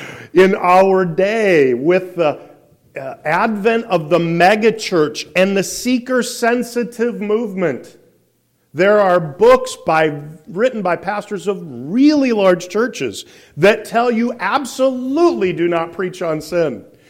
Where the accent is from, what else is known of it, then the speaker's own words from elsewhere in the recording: Iowa, United States; Now, I grew up in Iowa. I grew up in a city, but my grandparents had a farm.